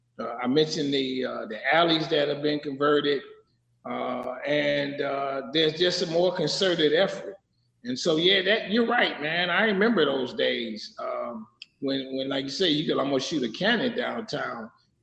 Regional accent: Detroit, Michigan, United States; And I had to defend Detroit, you know. Mm-hmm. Where you from? I'm from Detroit.

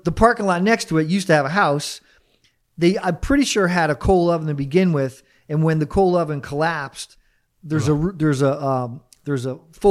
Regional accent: West Haven, Connecticut, United States; so I grew up in West Haven

